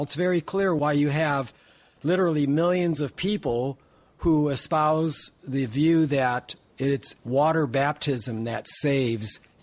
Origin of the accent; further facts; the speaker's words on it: Dallas, Texas, United States; from Dallas, Texas.